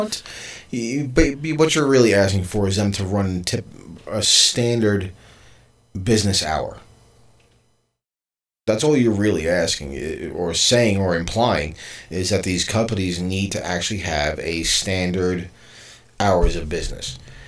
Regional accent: New York City, New York, United States; I come from New York City. I was born and raised there.

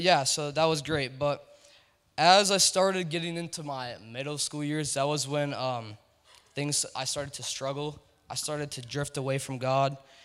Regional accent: Elk River, Minnesota, United States; also born or lived in Kansas City; I was born in Kansas City, a suburb of Kansas City, and I lived in there. I lived that region for 3 years-ish, and then I moved here to Minnesota, to Elk River, Minnesota.

